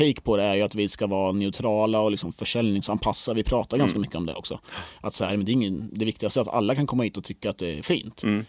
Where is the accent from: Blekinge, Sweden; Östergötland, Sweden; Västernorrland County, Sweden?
Östergötland, Sweden; Finspång; och jag är själv liksom från Finspång och tycker att det är helt, helt fantastiskt där